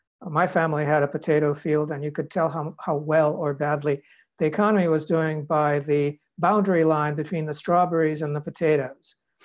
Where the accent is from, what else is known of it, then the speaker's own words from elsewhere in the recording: Russia; As a kid growing up in Russia, I knew that if I walked into the wrong neighborhood unaccompanied, there'd be a lot of questions.